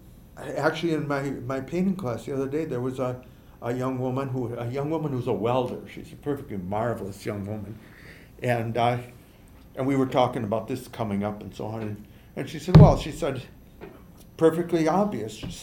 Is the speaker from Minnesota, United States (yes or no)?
no; Neillsville, Wisconsin, United States; My hometown, Neillsville, has never had an arts life particularly.